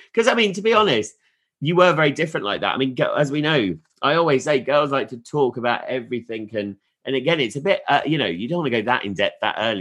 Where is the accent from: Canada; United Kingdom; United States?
United Kingdom; South East England; now in Leeds, United Kingdom; I'm from Sussex. So I haven't really got an accent.